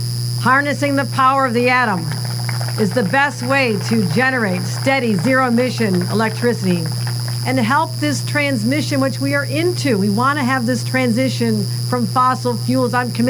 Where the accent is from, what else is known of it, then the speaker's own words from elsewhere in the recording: New York, United States; us from Western New York, you cannot grow up in this area and not be a hardcore environmentalist. We're not far from Love Canal. The world was watching Love Canal when I was growing up.